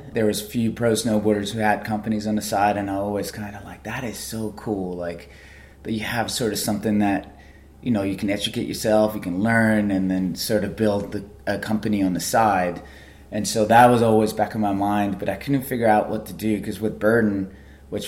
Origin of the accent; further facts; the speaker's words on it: Uusimaa, Finland; I grew up in Finland. I was a super active kid. Started skateboarding when I was five, playing soccer. Grew up in a little suburbia, 20 miles outside of Helsinki.